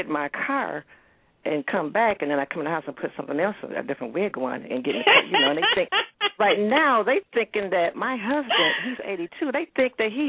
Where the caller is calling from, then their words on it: Cleveland, Ohio, United States; Cleveland.